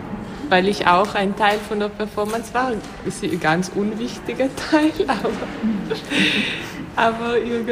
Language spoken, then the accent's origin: German; Trentino-Alto Adige, Italy; Ich bin aus Südtirol. Und ja, ich habe hier in Linz studiert